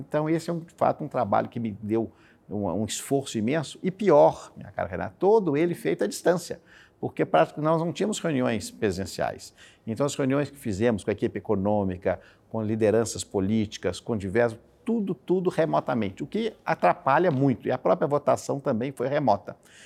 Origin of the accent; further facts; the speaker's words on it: Minas Gerais, Brazil; em Minas Gerais, estado que eu tive a honra de governar, meu estado natal